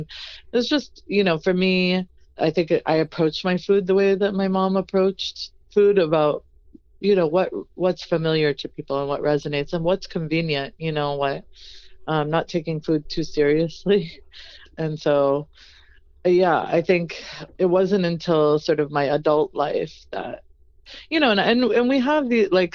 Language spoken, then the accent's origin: English; New England, United States; just being Palestinian. Like, my aunt, you know, we grew up in New England, and we would like take trips to Plymouth Rock